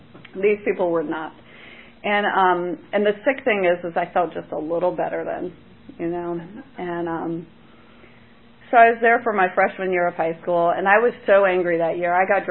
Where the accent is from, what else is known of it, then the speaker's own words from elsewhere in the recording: Oakton, Virginia, United States; And I grew up in Oakton, Virginia, and I would hitchhike down 123.